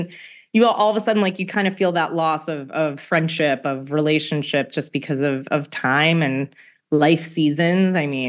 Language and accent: English; New York, United States; I grew up in New York in the suburbs, and then I went to college at the University of Maryland where I majored in journalism